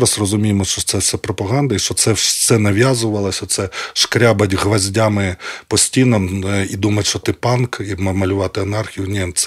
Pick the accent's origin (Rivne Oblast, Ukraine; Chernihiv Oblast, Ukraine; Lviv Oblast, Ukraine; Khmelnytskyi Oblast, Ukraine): Rivne Oblast, Ukraine; Rivne; Я в Львів приїхав, ну, теж ж були, типу, ми з Рівного